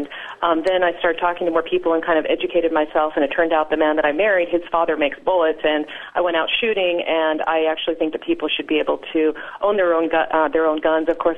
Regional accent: Utah, United States; I was originally from Utah.

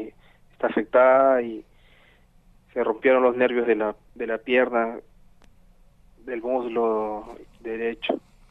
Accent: Comas, Lima, Peru; yo soy de Perú, de la capital de Lima, de un distrito llamado Comas, es al norte de Lima, al norte de Lima Norte

